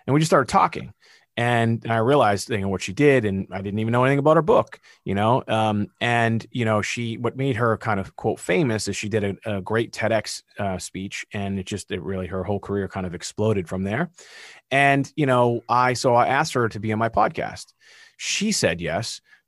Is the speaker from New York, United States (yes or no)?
no; Massachusetts, United States; You know, we're both from Mass, both lawyers.